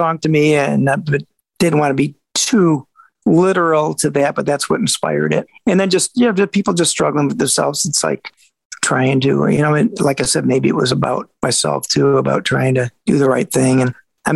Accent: Detroit, Michigan, United States; We tried to get that vibe, and we are from Detroit.

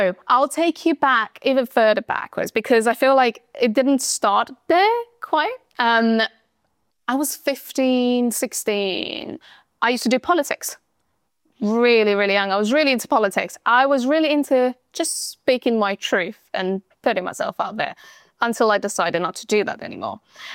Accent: Spain; So I am half Spanish, half Romanian. My dad is Romanian, so it's a Romanian surname, but I grew up in Spain.

